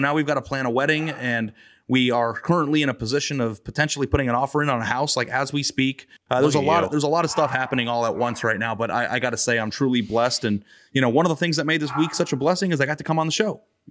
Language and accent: English; Phoenix, Arizona, United States; I grew up in Phoenix, Arizona.